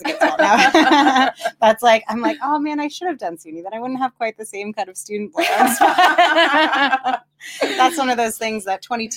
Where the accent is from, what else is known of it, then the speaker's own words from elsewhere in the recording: New York, United States; I'm from New York. He's from North Jackson.